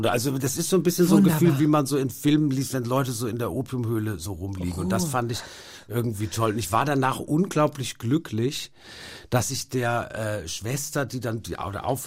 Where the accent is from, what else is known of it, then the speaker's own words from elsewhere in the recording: Baden-Württemberg, Germany; komme ja auch aus Baden-Württemberg, was so ein sonniges Bundesland ist. Und ich habe so den Sommer meiner Kindheit unendlich genossen am Baggersee und so.